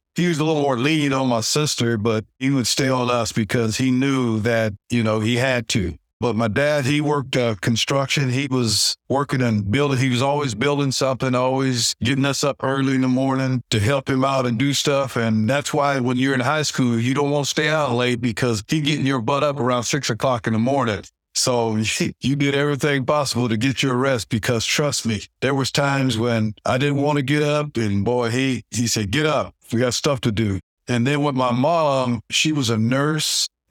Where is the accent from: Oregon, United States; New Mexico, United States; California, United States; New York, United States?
California, United States; Oakland; Well, you know, I grew up in Oakland, California, and back in the day when the Oakland Raiders were there